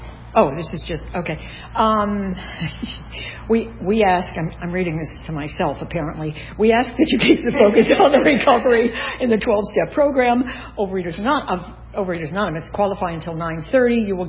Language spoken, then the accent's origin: English; Midwest, United States; I grew up in the Midwest on a farm, a dairy farm.